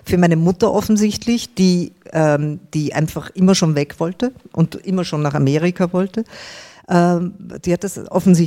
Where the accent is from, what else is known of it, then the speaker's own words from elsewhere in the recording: Austria; now in Berlin, Germany; ich komme aus einer iranischen Kultur, die sehr höflich ist. Dann bin ich in Österreich aufgewachsen.